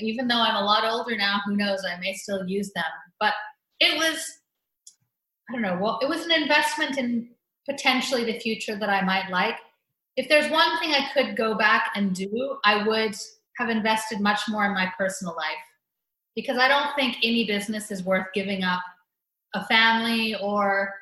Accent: Canada; born there; I'm an American, have been an American citizen since birth because my dad is American, but I think because I was born in Canada

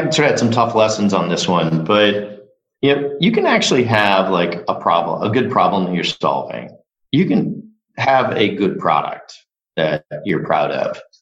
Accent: Midwest, United States; now in California, United States; I grew up in the Midwest.

